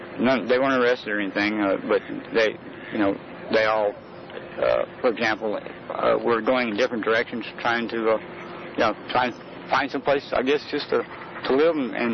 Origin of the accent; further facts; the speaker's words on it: United States; you know, as an American and being here on in my lifetime and everything